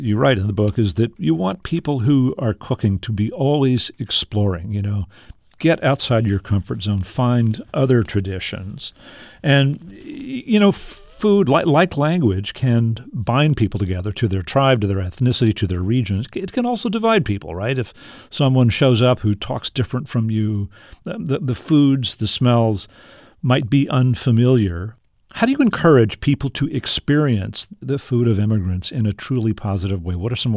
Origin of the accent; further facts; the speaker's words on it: Texas, United States; This is maybe because I grew up in South Texas myself.